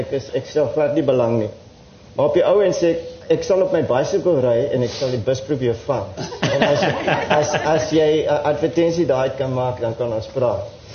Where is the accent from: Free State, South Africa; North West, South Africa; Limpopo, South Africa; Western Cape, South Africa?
Western Cape, South Africa; Worcester; Wel, ek is een Bolander eindelijk. Ek is op Woeste gebore.